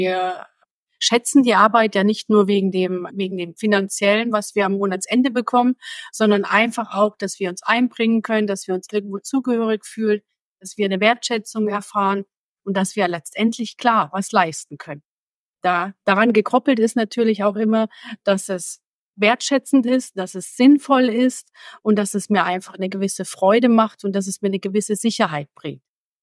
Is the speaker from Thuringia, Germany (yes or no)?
yes; Thuringia, Germany; born there; moved away as an adult; Ich komme gebürtig aus Thüringen, lebe seit 2009. Hier im schönen Frankenland mit meinem Mann und mit meinen zwei Kindern.